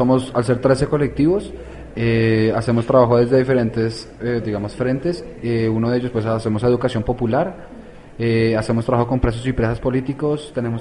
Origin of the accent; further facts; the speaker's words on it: Colombia; Bueno, yo vengo de Colombia